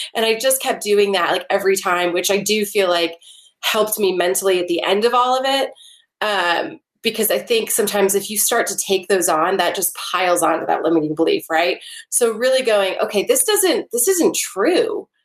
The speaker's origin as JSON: {"language": "English", "region": "Midwest", "country": "United States", "tie": "born or raised there", "said": "especially just growing up in the Midwest."}